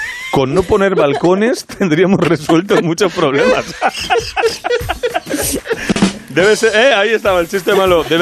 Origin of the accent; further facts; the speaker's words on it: Madrid, Community of Madrid, Spain; cuando crecí en Moratalaz en los años 80